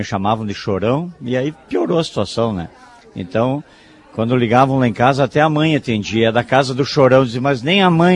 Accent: Três Passos, Rio Grande do Sul, Brazil; Nascido e criado ali no Três Passos, Carreta Quebrada, já pensou?

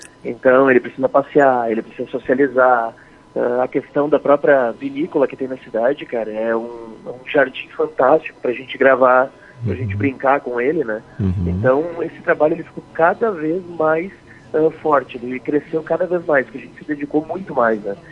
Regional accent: Novo Hamburgo, Rio Grande do Sul, Brazil; now in Garibaldi, Brazil; Bom, eu sou natural, então, de Novo Hamburgo. Eu cheguei em Garibaldi há 1 ano e 8 meses.

